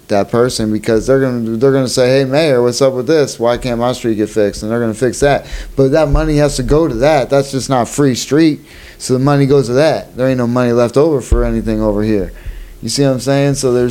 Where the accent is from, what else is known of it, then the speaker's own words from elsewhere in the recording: Erie, Pennsylvania, United States; now in Cleveland, United States; I mean, I grew up in Erie, so we got it worse there than we do here in Cleveland.